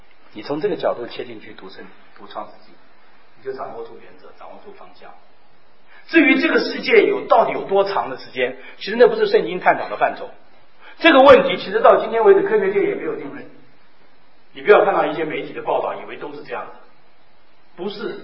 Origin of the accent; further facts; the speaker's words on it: China; 那是我们中国人问的。